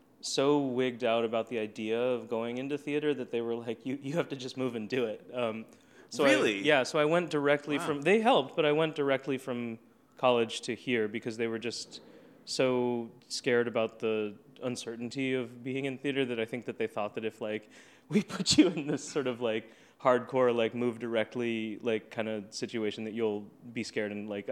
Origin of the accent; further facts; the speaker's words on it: San Diego, California, United States; And I grew up in San Diego, so I think it's the same kind of, like, stereotypes in a way.